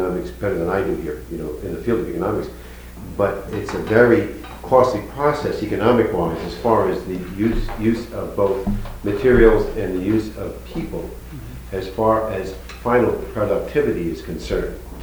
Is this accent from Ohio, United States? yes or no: no; California, United States; Now, I come from California, Southern California, and we depend very much on the industrial military complex for our own economic welfare.